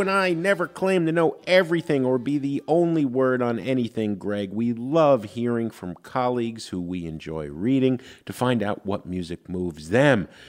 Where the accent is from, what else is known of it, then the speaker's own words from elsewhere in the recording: Jersey City, New Jersey, United States; Yeah, like, no, I was from Jersey City, Hoboken.